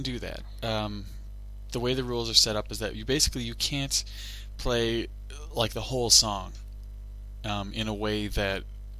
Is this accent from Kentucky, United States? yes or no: no; Illinois, United States; Just I grew up outside of Chicago. My whole family is from the city.